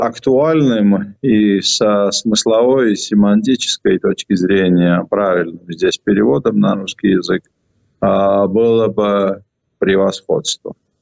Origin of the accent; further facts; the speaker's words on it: Georgia; Я очень плохой, как всякий грузин, планер чего-то